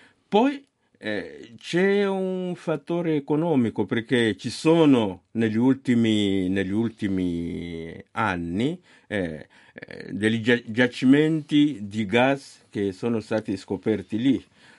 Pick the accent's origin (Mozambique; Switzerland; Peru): Mozambique; Cabo Delgado; Io sono del Mozambico e vengo proprio dalla provincia di Cabo Delgado